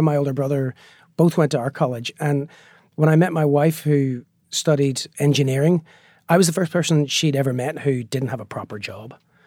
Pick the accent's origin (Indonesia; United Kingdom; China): United Kingdom; Northern Ireland; growing up in Northern Ireland, we used to joke that we were bilingual because we could speak both Catholic and Protestant.